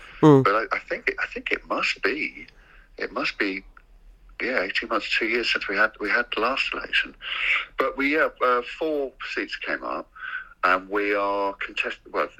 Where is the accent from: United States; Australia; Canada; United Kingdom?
United Kingdom; Tottenham, London; I am really, really proud to be the mayor of Tottenham. I mean, it's my hometown